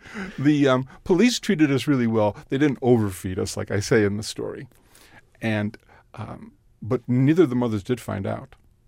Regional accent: Chicago, Illinois, United States; growing up in the South Side, Chicago's the center of the universe.

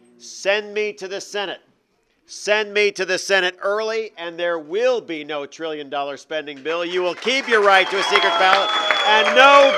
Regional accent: Champaign, Illinois, United States; born there; 51 years ago, I was born in Champaign at Burnham Hospital.

